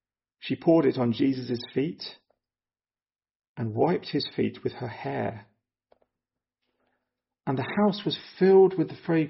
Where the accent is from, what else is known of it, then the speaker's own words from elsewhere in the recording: South East England, United Kingdom; So I come from Buckinghamshire, South Buckinghamshire, and I wasn't brought up in a Christian family at all, actually.